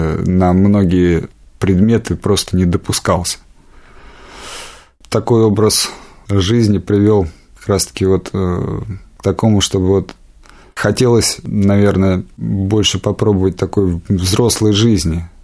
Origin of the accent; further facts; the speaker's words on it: Lesnoy, Moscow Oblast, Russia; Я сам живу из Подмосковья, в Подмосковье, поселок Лесной в Пушкинском районе, и, в общем-то, вся жизнь моя прошла. Детство там такое вот невыездное, наверное.